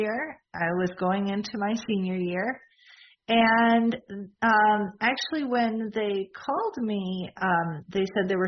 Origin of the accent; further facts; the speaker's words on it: Illinois, United States; now in Madison, United States; Well, I grew up outside of Chicago, and I am now a professor at the University of Wisconsin-Madison. I've been here for 20 years